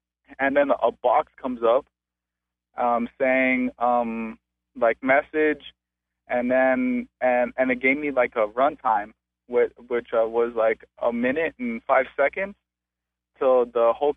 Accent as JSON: {"language": "English", "town": "Hollywood", "region": "California", "country": "United States", "said": "And I'm not from Simi Valley originally. I'm from Hollywood, but I'm work in Simi Valley right now."}